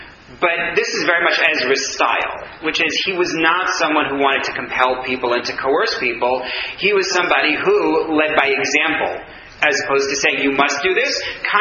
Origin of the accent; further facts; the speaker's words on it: New York, United States; And I didn't know anything because I grew up in New York.